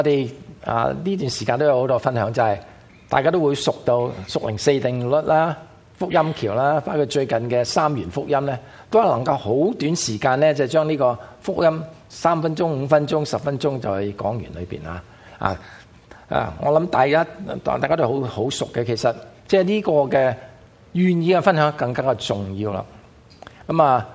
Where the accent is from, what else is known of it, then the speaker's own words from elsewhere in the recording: Guangdong, China; 香港人可以用英文，可以用嘎嘎咕的国语，或者我们广东话当然是最容易可以跟我们分享的时候